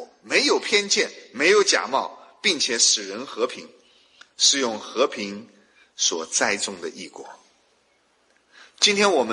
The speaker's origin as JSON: {"language": "Chinese", "country": "China", "moved": "as an adult", "lives_now": "United States", "said": "因为我们中国人都很客气嘛，我们中国人都不懂得去表达自己嘛，我们中国人都不会去好像据理力争，这是我的权利。我刚来美国的时候，就所有的人都这样教我"}